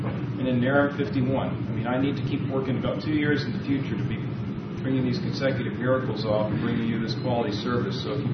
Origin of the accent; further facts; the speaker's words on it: Springfield, Virginia, United States; from Springfield, Virginia.